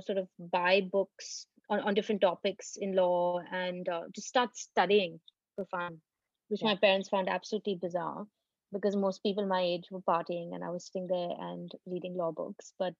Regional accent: Dubai, United Arab Emirates; now in Mumbai, India; So I grew up in Dubai and I still pretty much consider Dubai home. I only recently moved to Bombay. I think it's been probably about 3 or 4 years that I've properly lived in Bombay.

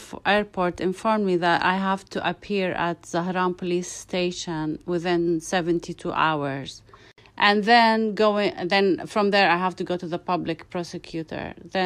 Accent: Amman, Amman Governorate, Jordan; English is a second language; moved away as an adult; now in United States; I am Jordanian. I was born in Amman. I lived most of my life in Jordan, like studied in Jordan, and my family is in Jordan.

